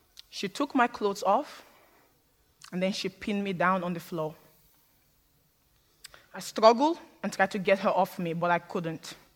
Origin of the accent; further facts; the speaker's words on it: Sierra Leone; born there; I was born in Sierra Leone.